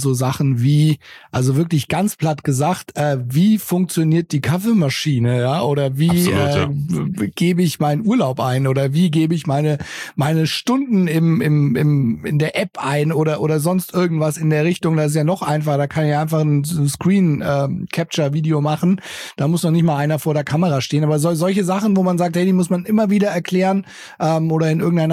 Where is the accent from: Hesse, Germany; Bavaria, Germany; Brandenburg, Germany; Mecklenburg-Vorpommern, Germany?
Bavaria, Germany; Ja, ich komme aus Bayern.